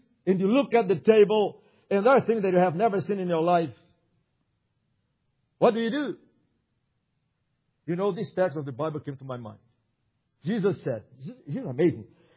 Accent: Brazil; These were the first Reformed Protestant martyrs in my home country, Brazil.

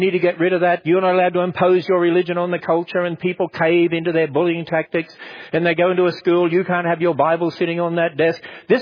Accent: Australia; When Lawrence Krauss was in Australia, my home country, he said this

